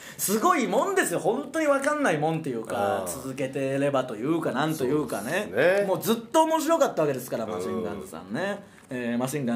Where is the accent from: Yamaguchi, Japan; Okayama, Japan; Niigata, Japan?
Okayama, Japan; 我々のね地元岡山でも